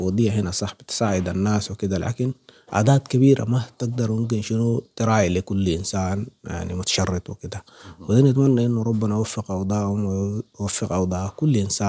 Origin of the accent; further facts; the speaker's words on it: Sudan; now in Libya; انه احترمنا احنا كسودانيين